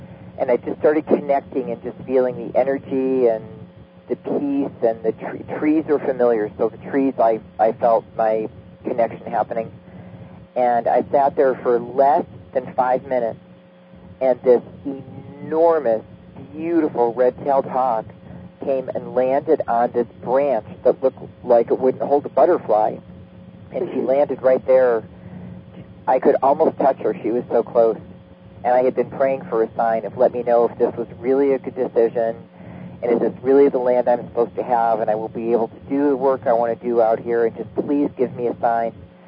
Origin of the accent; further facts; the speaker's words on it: California, United States; there's some of much of it that isn't beautiful to me because I'm from California.